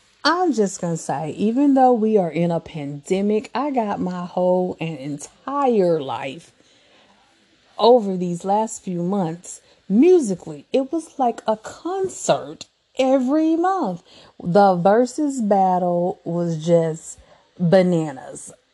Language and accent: English; the South, United States; And another one, I'm from the South.